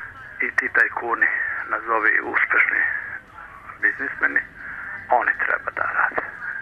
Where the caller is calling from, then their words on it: Belgrade, Serbia; Pa ja sam iz Beograda